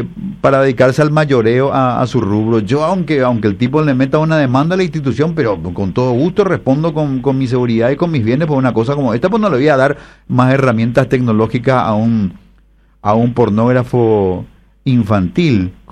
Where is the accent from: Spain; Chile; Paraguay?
Paraguay